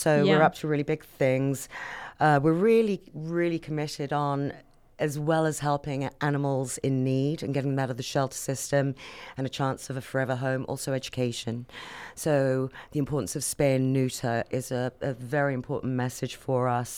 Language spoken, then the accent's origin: English; London, United Kingdom; now in United States; Originally London.